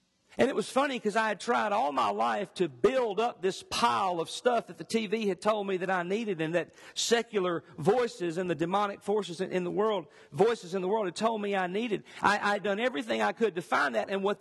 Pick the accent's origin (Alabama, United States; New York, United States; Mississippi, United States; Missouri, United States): Mississippi, United States; Greenville; at Pilgrim Rest Baptist Church in my hometown, Greenville.